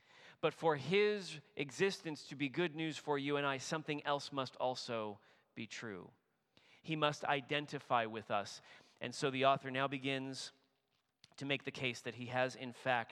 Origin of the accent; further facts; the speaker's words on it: California, United States; born there; all 4 of my grandparents were born outside California. I was born in California, now we've all left.